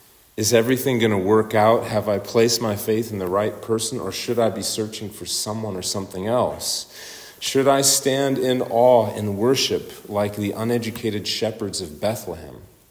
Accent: Saskatchewan, Canada; I come from Saskatchewan up in Canada.

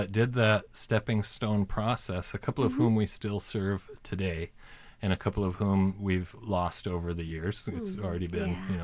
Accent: Nebraska, United States; moved away as an adult; now in Minneapolis, United States; So I moved to Minneapolis from Nebraska after I graduated college, and I was planning on being a substitute teacher of elementary school.

